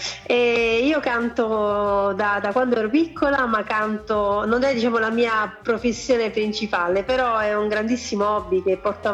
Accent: Brindisi, Apulia, Italy; now in Potenza, Italy; Io abito a Potenza, però ho origini pugliesi.

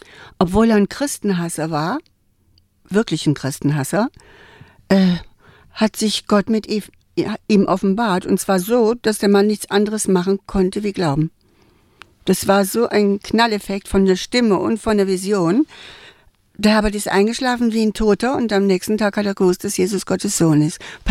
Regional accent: Cologne, North Rhine-Westphalia, Germany; born there; Ich bin in Köln geboren und es gab eigentlich einen Grund.

